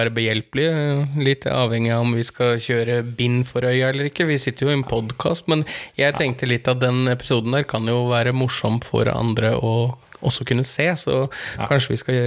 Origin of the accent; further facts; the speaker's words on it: Akershus, Norway; now in Oslo, Norway; Men jeg vil alltid føle meg som om jeg kommer fra Romerike.